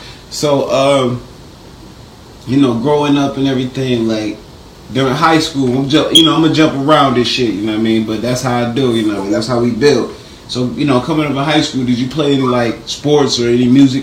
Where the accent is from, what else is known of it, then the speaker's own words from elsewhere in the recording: New York, United States; Oh man, oh man, I'm from Delavan, NYO.